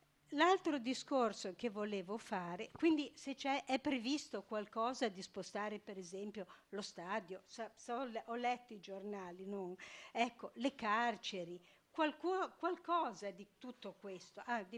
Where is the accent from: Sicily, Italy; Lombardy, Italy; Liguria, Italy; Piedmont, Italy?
Liguria, Italy; Montesignano; now in Genoa, Italy; sono di Montesignano, di cui nessuno mai parla.